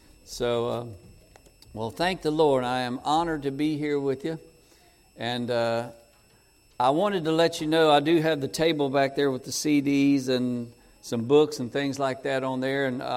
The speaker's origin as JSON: {"language": "English", "town": "Carthage", "region": "North Carolina", "country": "United States", "said": "I'm from Carthage, North Carolina, and it's right next to Pinehurst, North Carolina, where they have the U.S. Golf Open tournaments and things like that. It's about an hour south of Raleigh."}